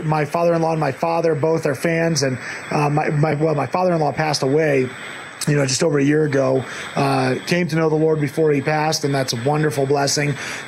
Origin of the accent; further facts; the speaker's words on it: Florida, United States; I grew up in Florida, was a spin fisherman all my life, or live bait, and mostly in the ocean.